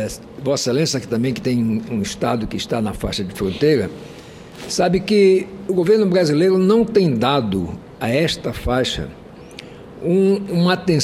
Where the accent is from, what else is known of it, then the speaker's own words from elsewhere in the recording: Roraima, Brazil; E lá no meu estado, que tem fronteira com dois países, a Venezuela e a Guiana, realmente o descaso com as nossas fronteiras pega todos os aspectos.